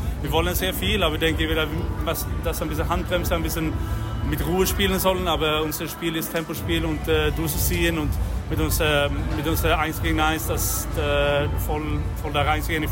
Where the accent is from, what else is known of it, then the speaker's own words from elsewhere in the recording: Sweden; German is a second language; Die Kranz ist auch eine schwedische Mannschaft, ich komme ja aus Schweden.